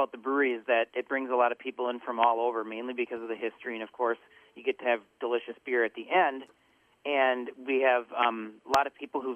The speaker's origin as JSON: {"language": "English", "town": "New Ulm", "region": "Minnesota", "country": "United States", "tie": "born or raised there", "said": "Yep, I was born in New Ulm here back in 1972."}